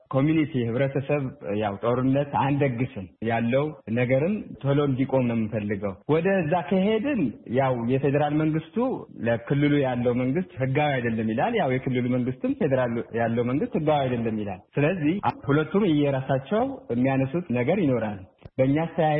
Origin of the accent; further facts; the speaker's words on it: Tigray, Ethiopia; now in Germany; በዚህ በውጭ ሀገር የምንኖር የትግራይ ተወላጆች